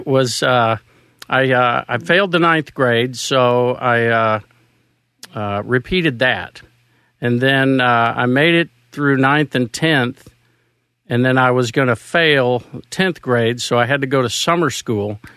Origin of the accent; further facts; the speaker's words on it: Houston, Texas, United States; also born or lived in New Jersey; Houston. I was born in New Jersey, but my mom's Mobile, Alabama. My dad's from East Texas.